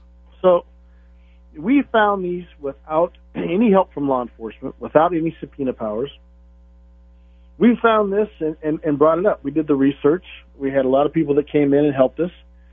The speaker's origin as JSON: {"language": "English", "town": "Las Vegas", "region": "Nevada", "country": "United States", "tie": "born or raised there", "said": "I'm doing this as … who was born and raised here, Pat. I was born and raised in Nevada. I was born and raised in Las Vegas."}